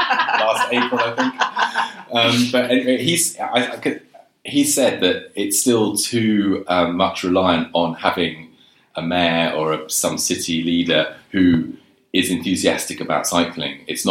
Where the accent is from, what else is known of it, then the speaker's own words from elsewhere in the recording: London, United Kingdom; Because I grew up in London.